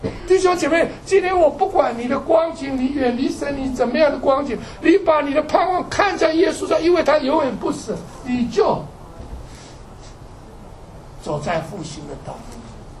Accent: Taiwan; 我记得我小时候在台湾呢

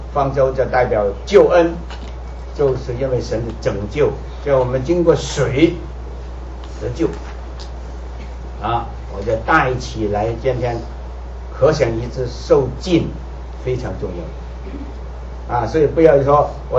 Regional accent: China; 所以越觉得啊，神的爱我们中国人启示

